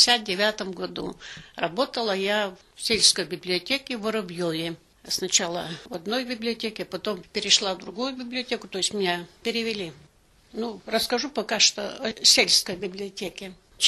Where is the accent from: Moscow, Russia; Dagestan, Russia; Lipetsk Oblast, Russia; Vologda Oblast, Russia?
Vologda Oblast, Russia; Kichmengsky Gorodok; Я сама из Кичгородка родом, но мне как-то захотелось подальше.